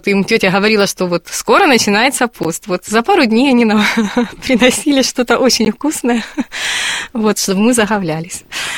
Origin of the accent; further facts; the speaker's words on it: Stakhanov, Luhansk Oblast, Ukraine; Вот, я родилась в Стаханове, выросла там.